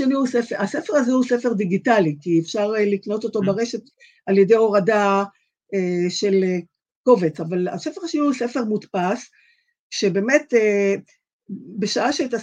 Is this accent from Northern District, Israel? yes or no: no; Haifa, Haifa District, Israel; now in Jerusalem, Israel; והייתי חיפאית לשעבר, היום אני ירושלמית מזה כבר 26-27 שנים, משהו כזה